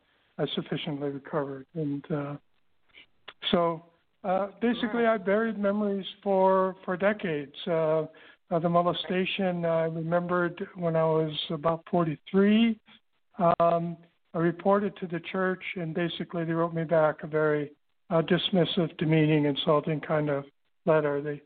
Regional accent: Sioux City, Iowa, United States; Well, I grew up in Sioux City, Iowa. I was one of 12 children. It was an Irish Catholic neighborhood

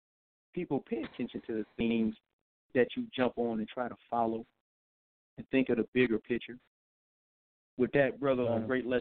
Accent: South Bend, Indiana, United States; I'm from South Bend, Indiana, and which is right outside of Chicago.

